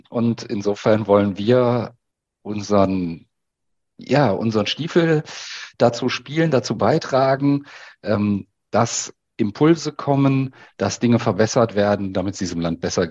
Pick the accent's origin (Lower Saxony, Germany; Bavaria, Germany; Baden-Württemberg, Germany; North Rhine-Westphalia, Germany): North Rhine-Westphalia, Germany; Essen; born there; Ich bin eigentlich in Essen geboren.